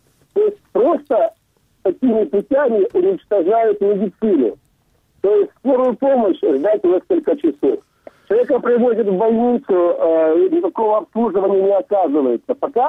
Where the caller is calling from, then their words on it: Sevastopol, Ukraine; Да-да-да, я из Севастополя.